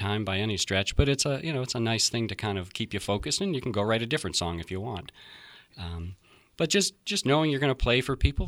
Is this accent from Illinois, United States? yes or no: no; Erie, Pennsylvania, United States; now in Pittsburgh, United States; No, my mom is, but yeah. I'm more from Erie and have been down in Pittsburgh since the 80s. So I'm a longtime Pittsburgher.